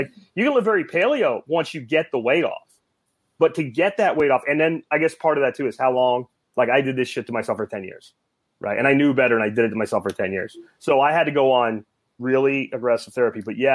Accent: Pennsylvania, United States; Where I grew up in Pennsylvania, you could almost like just take the corn and throw it in a place, and then there would be corn.

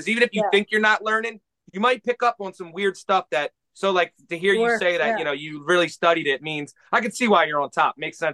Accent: Pennsylvania, United States; We're obviously, we grew up on the East Coast. We're outside of Philadelphia. So we all grew up in like little boroughs that have 30 guys that we've known since elementary school.

